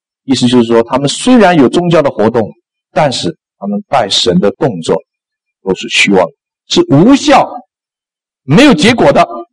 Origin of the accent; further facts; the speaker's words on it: China; 今天基本上说起来，我们中国人好，华人好，多半的人都是被这种东西控制。